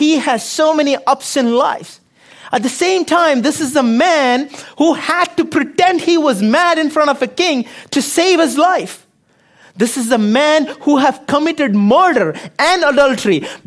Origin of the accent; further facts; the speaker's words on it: India; growing up in India, the church we grew up in, like the denomination, we gave a little bit of, little too much importance to the book of Psalms.